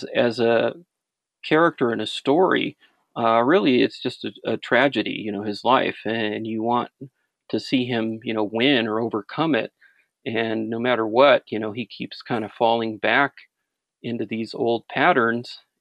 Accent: Los Angeles, California, United States; myself who was born and raised in Los Angeles area

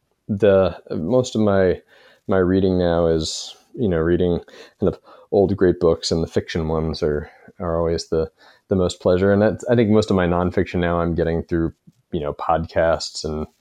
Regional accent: Florida, United States; I grew up in Florida, and the thought of going to a British beach just seems terrible.

